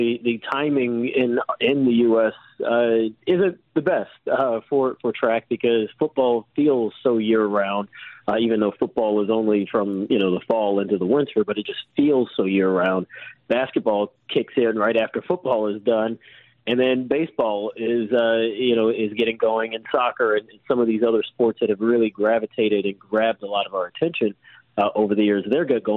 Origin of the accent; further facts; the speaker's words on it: Atlanta, Georgia, United States; I ran briefly when I was growing up in Atlanta